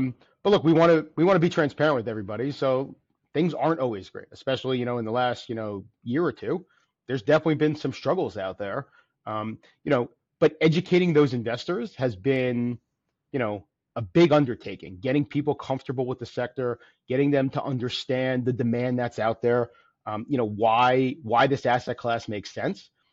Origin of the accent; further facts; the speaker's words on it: New Jersey, United States; I was living in New York City, I was from New Jersey.